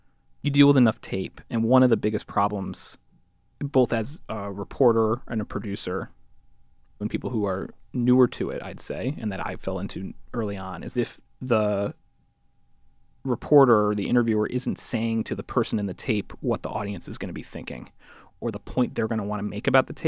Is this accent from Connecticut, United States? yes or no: yes; Connecticut, United States; yeah, I'm from Connecticut, I went to the Ivy League, but I also like, that's not the socioeconomic class I'm from.